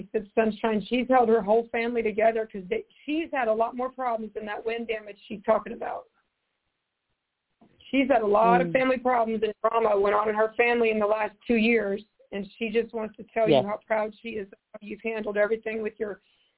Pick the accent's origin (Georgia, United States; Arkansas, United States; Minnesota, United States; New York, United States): Georgia, United States; I'm located in Southern California, but I'm from Southeast Georgia. So I moved here